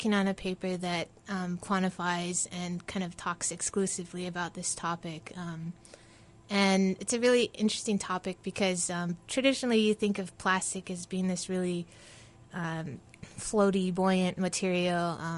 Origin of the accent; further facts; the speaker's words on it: Hawaii, United States; growing up in Hawaii gave me a really easy reason to be interested in the ocean.